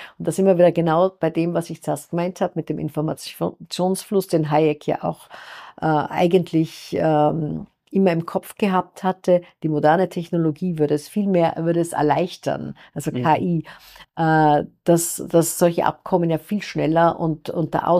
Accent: Austria; Mein Heimatland Österreich, massives Problem.

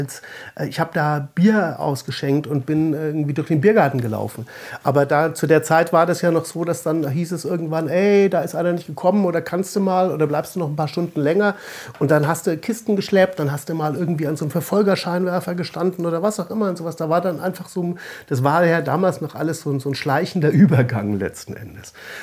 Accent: Bavaria, Germany; dass ich zwar aus einer relativ kleinen Stadt komme. Ich bin im Süden von Nürnberg aufgewachsen und dann mit 16 sind wir so nach Nürnberg reingezogen.

